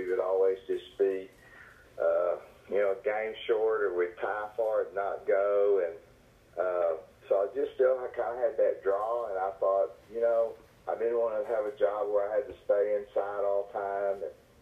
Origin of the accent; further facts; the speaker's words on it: Ballinger, Texas, United States; Well, I grew up in Ballinger, Texas. My father was a painter.